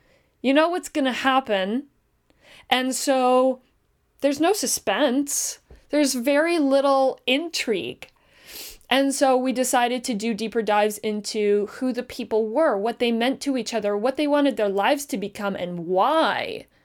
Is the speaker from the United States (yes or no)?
no; Canada; We're Canadian. We have three downs in this country.